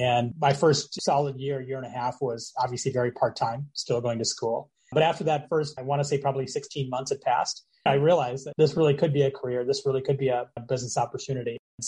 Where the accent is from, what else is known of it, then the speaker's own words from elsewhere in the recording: Minneapolis, Minnesota, United States; I am a broker in several states. I'm originally from the Twin Cities. So I've been a broker up there for going on 20 some years and about the last 5 in Florida here.